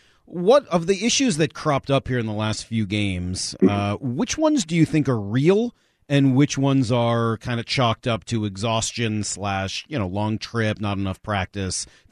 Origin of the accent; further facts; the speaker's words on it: Northeast, United States; I grew up in the Northeast watching hockey